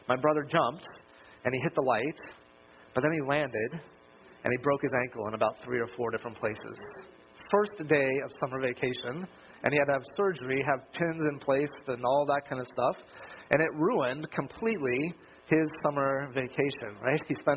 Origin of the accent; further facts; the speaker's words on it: Colorado, United States; moved away as an adult; now in California, United States; I grew up in Colorado, but then came out here to California to go to the Master's College, and then went up to seminary for 7 years.